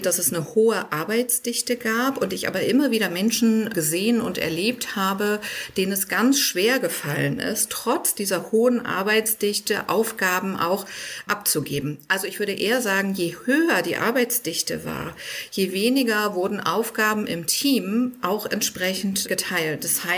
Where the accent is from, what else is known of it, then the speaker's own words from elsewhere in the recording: Hannover, Lower Saxony, Germany; ich komme aus dem Großraum Hannover